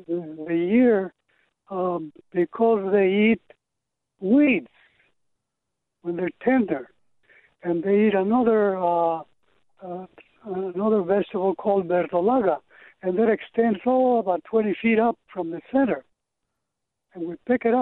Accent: Mexico; now in Sister Bay, United States; Yes, I'm an authentic Mexican. And I was born in Mexico

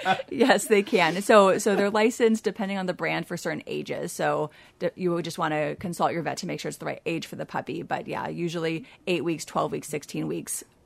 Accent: California, United States; So I came and I come from California, where I spent a good portion of my time practicing.

